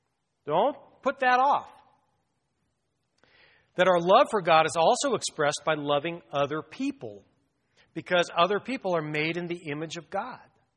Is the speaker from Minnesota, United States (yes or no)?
no; Woodland Hills, California, United States; I grew up in Woodland Hills, south of the boulevard, south of the freeway. That's sort of next to Tarzana and Encino. It's a San Fernando Valley.